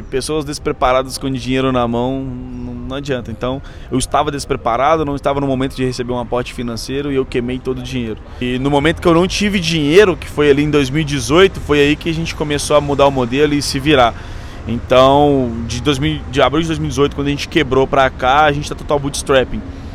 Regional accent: Belo Horizonte, Minas Gerais, Brazil; Eu sou mineiro de BH, mas eu acho que de tanto de conversar com paulista pega, e carioca, né? No telefone, a gente pega.

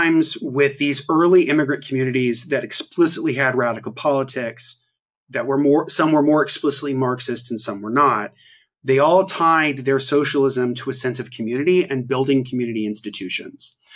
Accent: Indiana, United States; So obviously you have something like New Harmony, which was in my home state of Indiana

